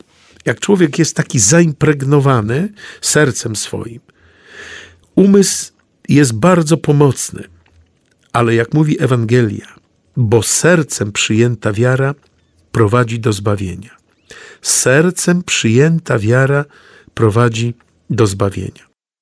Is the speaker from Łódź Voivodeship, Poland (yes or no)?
no; Warsaw, Masovian Voivodeship, Poland; Kiedyś, gdy wychowywałem się na warszawskiej Pradze, tak na marginesie dodam, że jestem proboszczem w katedrze w parafii, która jest moją rodzinną parafią. Powróciłem po 32 latach do swojej rodzinnej parafii, kiedy biskup mnie przenosił z Otwocka do Warszawy, do katedry.